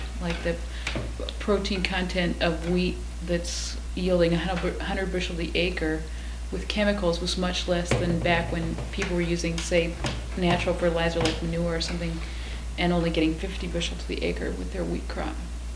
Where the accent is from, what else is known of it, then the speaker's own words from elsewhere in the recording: Nebraska, United States; I come from Nebraska originally, and there's lots of real serious groundwater contamination right now.